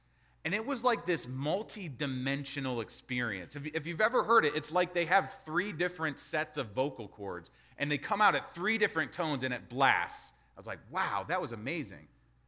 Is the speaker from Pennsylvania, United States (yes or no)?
no; Kentucky, United States; I've heard in Louisville, you guys think I'm going to rip. I'm always ripping on my home state.